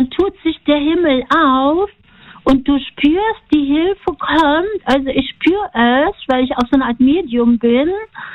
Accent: North Rhine-Westphalia, Germany; now in Filderstadt, Germany; Ich komme aus dem Münsterland.

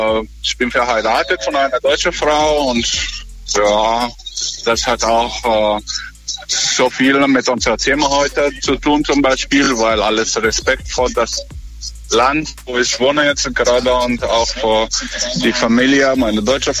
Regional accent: Egypt; German is a second language; now in Germany; Ich komme aus Ägypten.

